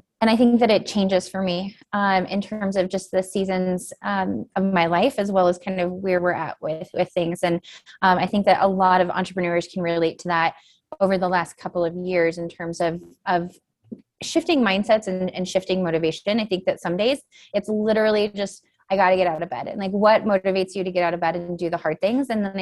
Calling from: Denver, Colorado, United States; Just outside of Denver, Colorado, where it is currently snowing.

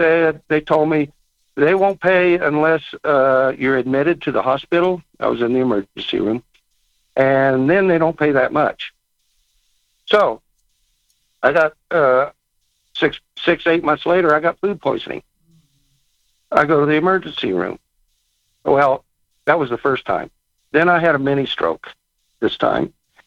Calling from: New Mexico, United States; I'm calling from New Mexico.

